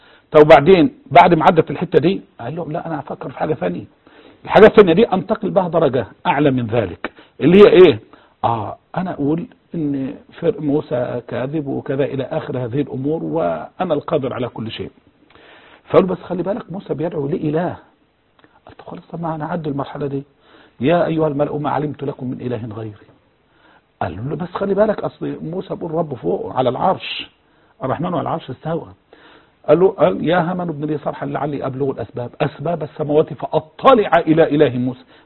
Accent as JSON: {"language": "Arabic", "country": "Egypt", "said": "فهي قضيه العاطفه وقضيه المشاعر الموجوده عندنا في مصر"}